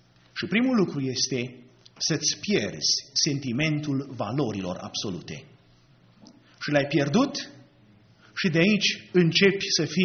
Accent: Romania; born or raised there

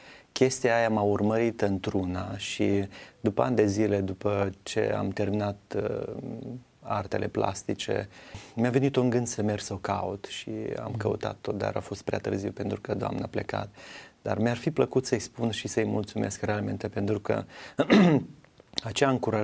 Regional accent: Bessarabia, Moldova; born there; M-am născut în Basarabia, într-un sat, și de mic copil mi-a plăcut muzica.

